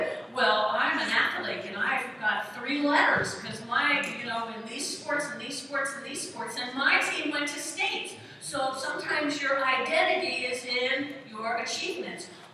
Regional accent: New Jersey, United States; I go, I'm from New Jersey too.

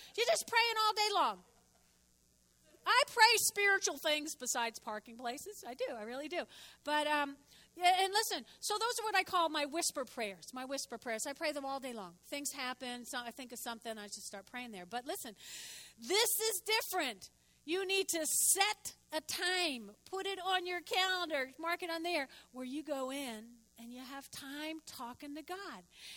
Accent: Brooklyn, New York, United States; also born or lived in New Jersey / Oklahoma; Okay, I was born and raised in Brooklyn, okay, then moved to Jersey, then to Oklahoma, and here. Guess what my native language is? English.

